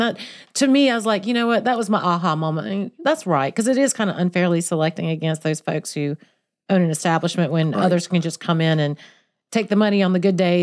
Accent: Lexington, North Carolina, United States; also born or lived in Davidson County; Well, I'm from Davidson County. I love Lexington. I grew up in Lexington, so obviously I'm going to say Lexington barbecue is quite tasty

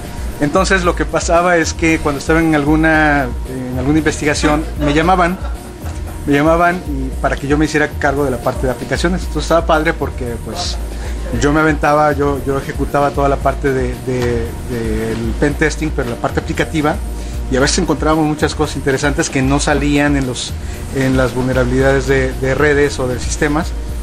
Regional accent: Mexico City, Mexico; now in Monterrey, Mexico; Hablo medio regio porque ya tengo muchos años viviendo aquí, pero yo no soy de Monterrey, soy de la Ciudad de México, pero de repente me sale así un acento y luego otro.

